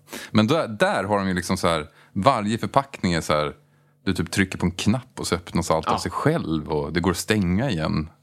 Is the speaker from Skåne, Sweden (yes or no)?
no; Djursholm, Stockholm County, Sweden; Jag växte upp i Djursholm, norr om Stockholm.